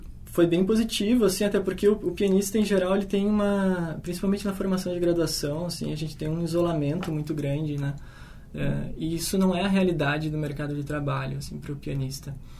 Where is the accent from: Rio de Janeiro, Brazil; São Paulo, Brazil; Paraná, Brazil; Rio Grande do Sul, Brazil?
Rio Grande do Sul, Brazil; Cruz Alta; Eu sou de Cruz Alta, né? É uma cidade que lá realmente não tinha muitas opções em relação à música clássica.